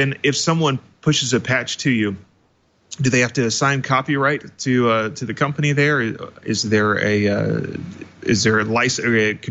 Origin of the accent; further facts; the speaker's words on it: United States; as an American, I don't want to say, oh, well, the whole world has to use English just for me.